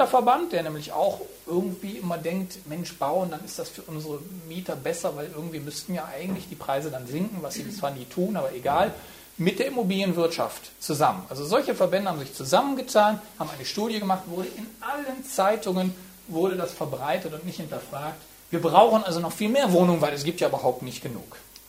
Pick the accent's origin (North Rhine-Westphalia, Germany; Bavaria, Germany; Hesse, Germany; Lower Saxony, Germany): North Rhine-Westphalia, Germany; Wuppertal; Ich bin in Wuppertal, am Rande des Rheinlands sozusagen, groß geworden. Und das ist auch keine wachsende, sondern eher eine schrumpfende Region.